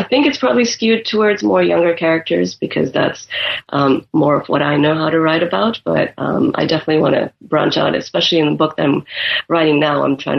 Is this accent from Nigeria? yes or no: yes; Nigeria; also born or lived in United States / Barcelona, Spain; And I've seen it growing up in Nigeria.